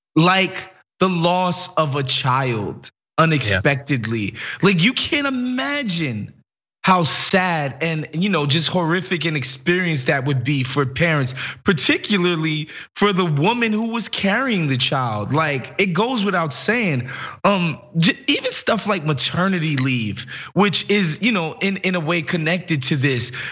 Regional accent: New York, United States; Oftentimes, especially as a New Yorker, you know, people get you to think about like the Brooklyn bridges

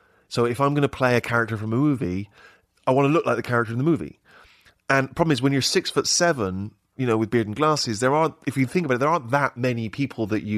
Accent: Bristol, South West England, United Kingdom; My favorite hangout in Bristol, that's my hometown.

